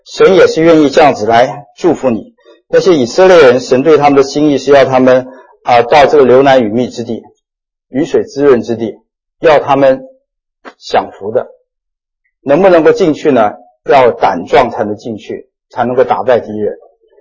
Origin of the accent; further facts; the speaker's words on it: China; 我们中国人5000年的历史比较明哲保身